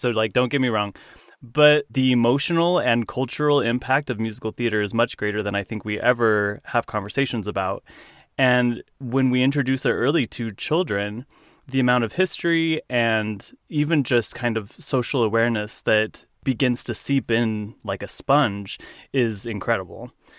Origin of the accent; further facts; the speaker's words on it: Utah, United States; And then I got involved in clogging because I'm from Utah. So like Rocky Mountain, country western clogging.